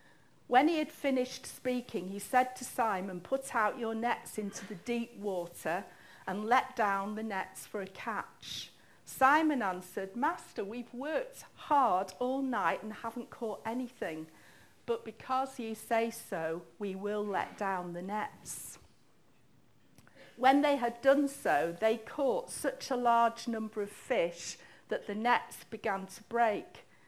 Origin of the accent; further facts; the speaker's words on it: Manchester, North West England, United Kingdom; you can tell I'm from Manchester